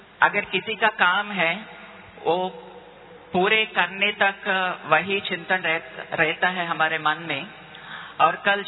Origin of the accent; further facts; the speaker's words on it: Kakinada, Andhra Pradesh, India; Hindi is a second language; मैं आंध्र प्रदेश के काकीनाडा सब जोन के मुमड़वरम सेंटर का हूँ, वहां से आया हूँ।